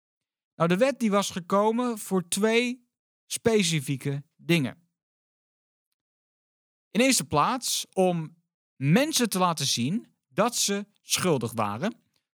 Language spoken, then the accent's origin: Dutch; Netherlands; Dus ja, ook voor ons als Nederlanders.